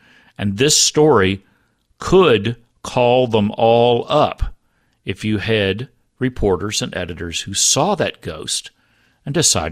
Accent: Texas, United States; what frequently I grew up calling them country club Republicans. That was the phrase that I knew growing up in Texas.

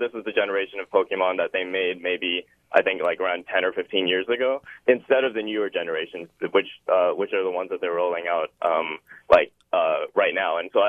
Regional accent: California, United States; I'm here from California, and I'm 19 years old.

